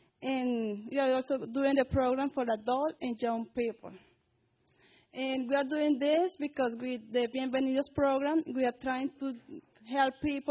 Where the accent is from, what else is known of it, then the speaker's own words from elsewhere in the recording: Colombia; English is a second language; now in United States; I'm from Colombia, that is in South America.